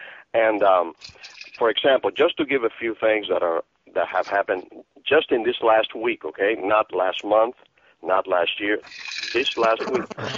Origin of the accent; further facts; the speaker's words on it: Cuba; Cuba, I am from Cuba, and you don't get earthquakes 6.0 in Cuba.